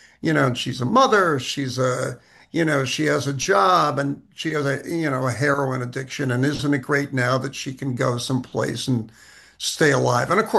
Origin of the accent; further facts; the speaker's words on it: New York City, New York, United States; I grew up in New York City again.